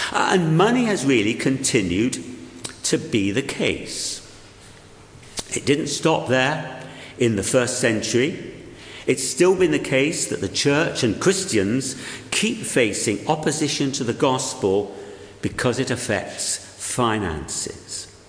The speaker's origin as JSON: {"language": "English", "region": "Wales", "country": "United Kingdom", "tie": "born or raised there", "said": "I was brought up in South Wales"}